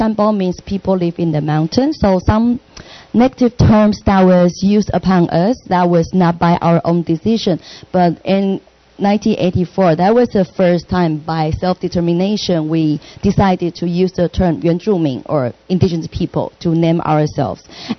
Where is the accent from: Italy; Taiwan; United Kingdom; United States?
Taiwan; Taipei; I grew up in Taipei, that's the capital of Taiwan.